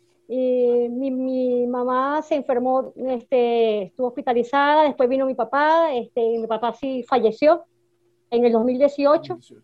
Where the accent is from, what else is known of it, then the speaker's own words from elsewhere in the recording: San Antonio de los Altos, Miranda, Venezuela; also born or lived in Caracas; yo de chiquitiquitica nací, bueno, por supuesto que nací en Caracas, pero me mudé para San Antonio de los Altos.